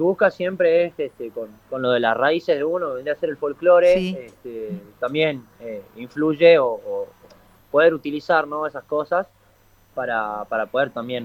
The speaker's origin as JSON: {"language": "Spanish", "region": "Salta", "country": "Argentina", "also_born_or_lived": "Buenos Aires", "said": "me volví de Buenos Aires el año pasado. Yo soy de Salta, pero vivía allá en Buenos Aires. Sí. Así que hace poquito, hace menos de un año. Ya la música así de chiquitito, de los 12, los 13, ahora tengo 26."}